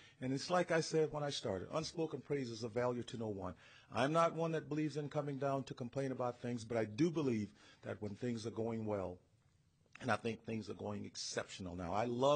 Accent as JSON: {"language": "English", "region": "Louisiana", "country": "United States", "tie": "born or raised there", "said": "I was born and raised in Louisiana, and there was an old saying that we had in Louisiana"}